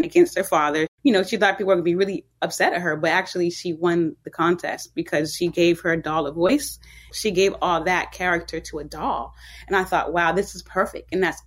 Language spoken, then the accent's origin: English; the South, United States; For me, just growing up in the South and not having access to like stories that were about my own culture